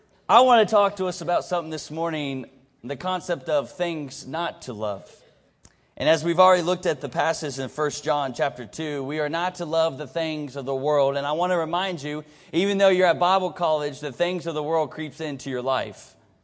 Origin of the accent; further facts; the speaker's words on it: Radford, Virginia, United States; Okay, I grew up at a public school in Radford, Virginia. I'm back in my hometown.